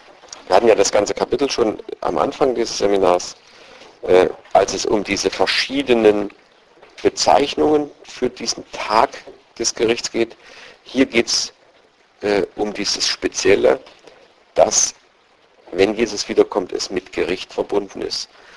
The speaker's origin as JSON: {"language": "German", "region": "East Germany", "country": "Germany", "said": "Ich komme ja aus der DDR-Zeit, wo Riesenhoffnungen waren und wo mit der Wende sich eigentlich jeder erhofft hat, es wird jetzt besser"}